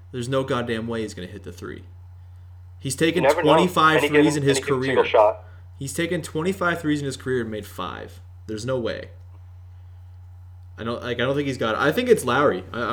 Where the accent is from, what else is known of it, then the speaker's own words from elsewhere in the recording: Canada; Well, it's part of being Canadian to know when your players win very marginal honors.